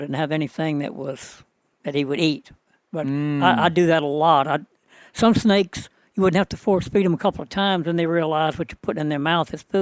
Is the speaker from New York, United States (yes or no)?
no; Ponchatoula, Louisiana, United States; In Louisiana. Specifically around Ponchatoula, Hammond, which is about 50 miles north of New Orleans.